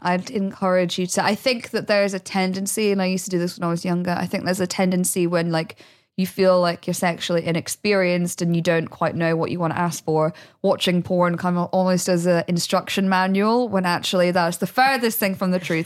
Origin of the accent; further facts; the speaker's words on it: Midlands, United Kingdom; when I grew up in the Midlands, there was kind of a similar thing.